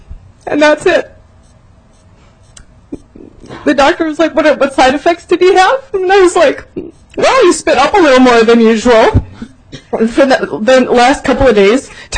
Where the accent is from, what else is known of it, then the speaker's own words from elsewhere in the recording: St. Paul, Minnesota, United States; I'm originally from St. Paul. I went to St. Paul Central High School.